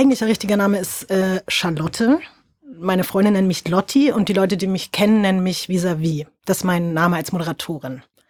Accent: Berlin, Germany; born there; Prenzlauer Berg.

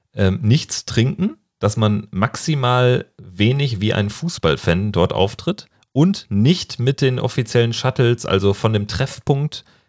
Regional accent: Germany; born there; habe ich dann Deutschland als Geburtsland, als mein Geburtsland nicht eingeben können

